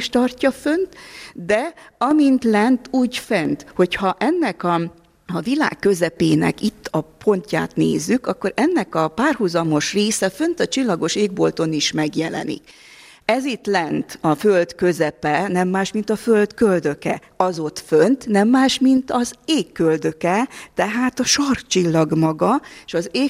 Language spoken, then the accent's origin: Hungarian; Transylvania, Romania; ott Erdélyben, az én szülőföldemen.